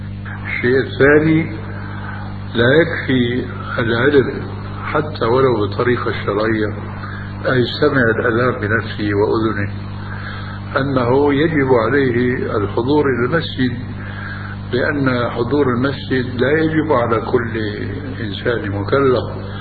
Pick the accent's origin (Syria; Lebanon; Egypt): Syria; now in Jordan; وفي عندنا في سوريا